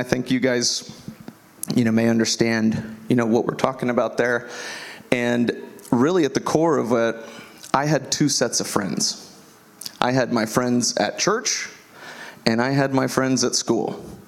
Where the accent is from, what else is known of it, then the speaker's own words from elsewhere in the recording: DeLand, Florida, United States; But I grew up in DeLand here, just 20 minutes from this location. I'm 34 years old, graduated from DeLand High School